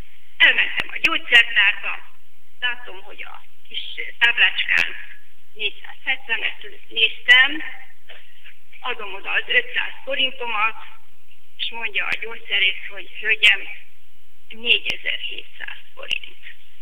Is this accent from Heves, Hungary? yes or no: no; Pécs, Baranya, Hungary; nyugdíjas, 72 éves, született pécsi lakos.